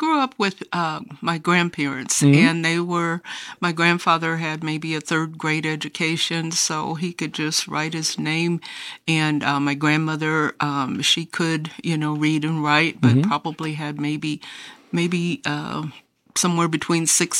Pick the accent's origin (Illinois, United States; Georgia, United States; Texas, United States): Illinois, United States; Rock Island; Right here in Rock Island. All of my life, and I'm proud of that, in the West End neighborhoods of Rock Island